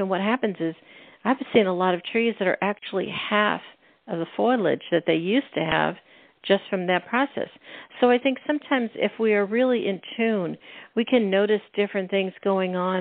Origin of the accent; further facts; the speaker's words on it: Pennsylvania, United States; I grew up in Pennsylvania in the mountains north of the Poconos, and I was always familiar with it.